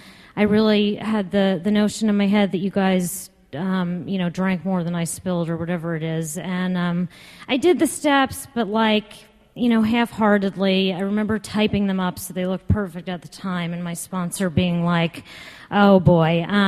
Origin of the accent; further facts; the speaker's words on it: Westchester, New York, United States; Just to give you a little background, I grew up in Westchester.